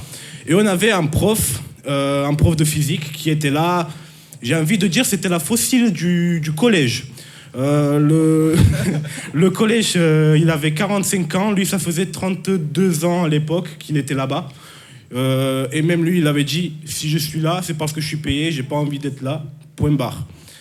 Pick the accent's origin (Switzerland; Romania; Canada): Romania; now in France; Moi, ça fait que 6 ans que je suis en France. Moi, là-bas, je viens de la Roumanie.